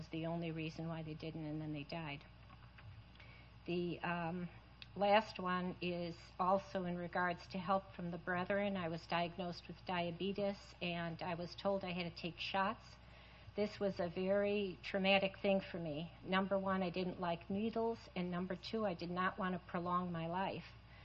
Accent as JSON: {"language": "English", "town": "Chicago", "region": "Illinois", "country": "United States", "said": "because I came from Chicago"}